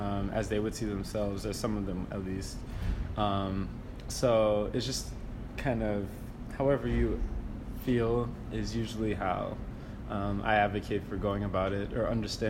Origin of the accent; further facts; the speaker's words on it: Camden, New Jersey, United States; also born or lived in Philadelphia; I'm from Camden, New Jersey. So I've had a long experience with like poverty and like all this other stuff, and homophobia and so on.